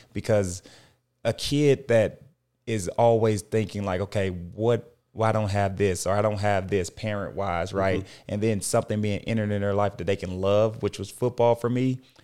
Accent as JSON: {"language": "English", "town": "St. Louis", "region": "Missouri", "country": "United States", "moved": "yes", "said": "So I'm originally from the Midwest, St. Louis, Missouri. Okay. A town there in Missouri, small town. Well, at least growing up, it felt like a small town."}